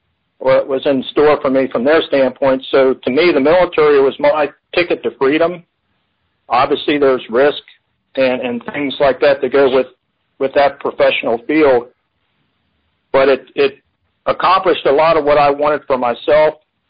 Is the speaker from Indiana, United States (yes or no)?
no; Maryland, United States; also born or lived in Pennsylvania; The big challenge for me was I'm from the Maryland, Pennsylvania area.